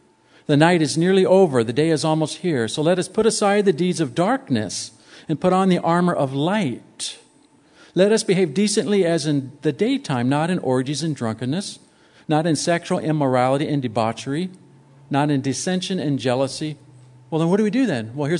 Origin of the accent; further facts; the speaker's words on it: San Diego, California, United States; Now, I grew up in San Diego.